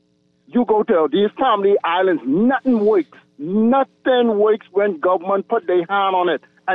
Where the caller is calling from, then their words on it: Freetown, Western Area, Sierra Leone; I'm from Camp Road.